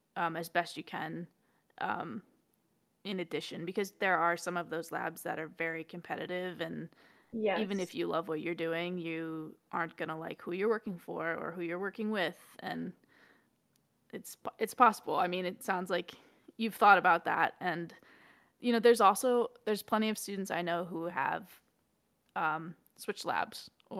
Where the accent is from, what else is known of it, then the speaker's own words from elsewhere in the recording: East Coast, United States; I definitely wanted to stay on the East Coast. I'm from the East Coast originally.